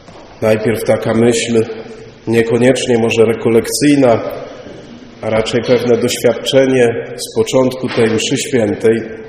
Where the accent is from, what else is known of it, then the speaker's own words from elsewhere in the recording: Lublin Voivodeship, Poland; also born or lived in central Poland; Ja co prawda urodziłem się w centralnej Polsce, no ale to taki drobny epizod, bo wkrótce już zostałem z rodzicami przetransportowany właśnie tutaj na ziemię lubelską, więc cały czas tutaj dorastałem.